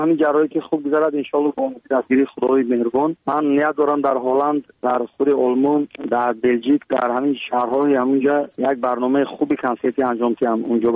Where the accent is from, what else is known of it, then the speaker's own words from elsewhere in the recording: Tajikistan; برای مادر عزیزم 80 ساله کمپی، برای وطنم، برای تاجیکستان عزیزم